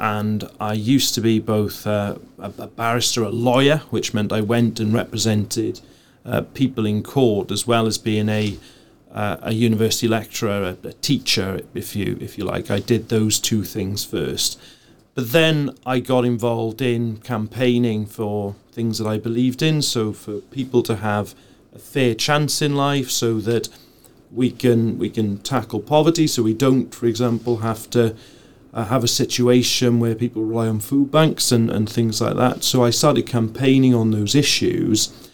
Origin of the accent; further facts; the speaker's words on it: Blaenavon, Wales, United Kingdom; So I grew up here in Blenavon. I grew up on High Street in Blenavon, where my dad still lives.